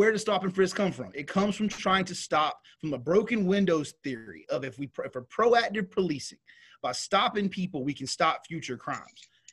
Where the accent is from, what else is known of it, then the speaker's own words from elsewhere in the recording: United States; You know, as an American, I had that choice.